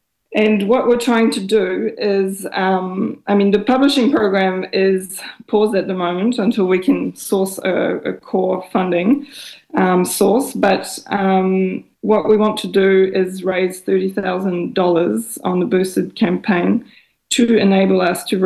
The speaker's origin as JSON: {"language": "English", "country": "New Zealand", "tie": "born or raised there", "lives_now": "Paris, France", "said": "I'm based in Paris in France, where I was born. I grew up in New Zealand, but I was born here."}